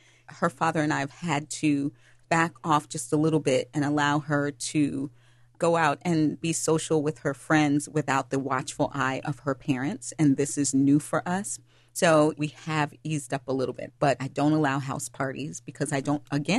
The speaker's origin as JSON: {"language": "English", "town": "Long Island", "region": "New York", "country": "United States", "tie": "born or raised there", "said": "I grew up in Long Island, New York, and our neighbors looked out for the kids."}